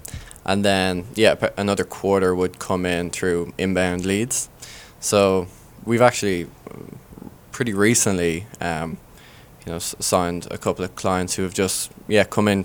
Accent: Dublin, Leinster, Ireland; moved away as an adult; also born or lived in Rhode Island; now in Boston, United States; Well, I'm originally from Dublin, Ireland.

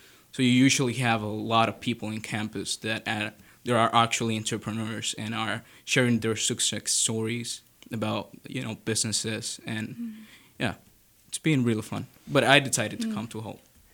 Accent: Dominican Republic; I'm from the Dominican Republic. I told you, most beautiful beaches

